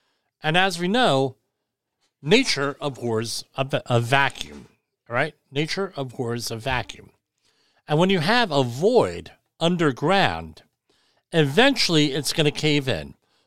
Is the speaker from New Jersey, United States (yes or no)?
yes; New Jersey, United States; So I grew up in New Jersey, born and bred here, right?